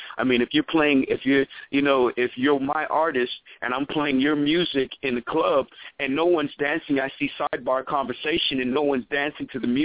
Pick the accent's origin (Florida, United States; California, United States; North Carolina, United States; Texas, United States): Florida, United States; Miami; And I'm down here from Miami, and we had this this club Madonna's.